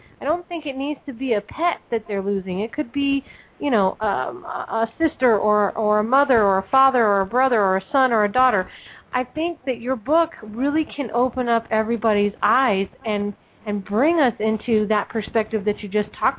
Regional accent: California, United States; I don't play hockey, Doug. I'm from California. We didn't even have hockey when I was in school.

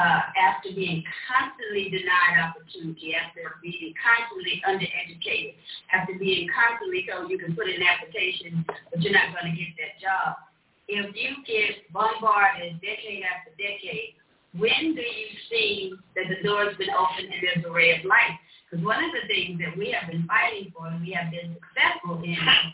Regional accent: Waco, Texas, United States; One, I still live in East Waco, and I'm proud to live in East Waco. I grew up on Kellum Street, so not far from where Attorney Clark grew up on Preston Street.

